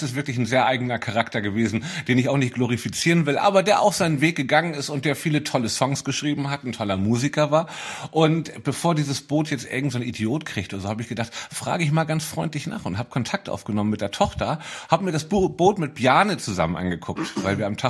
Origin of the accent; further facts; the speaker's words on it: Hamburg, Germany; Ja, Hamburg ist immer noch meine Heimatstadt.